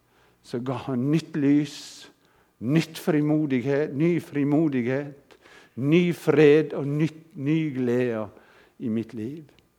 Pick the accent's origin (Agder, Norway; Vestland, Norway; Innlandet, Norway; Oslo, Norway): Vestland, Norway; Akkurat så vi har Hordaland der nede en eller annen plass, der jeg kommer ifra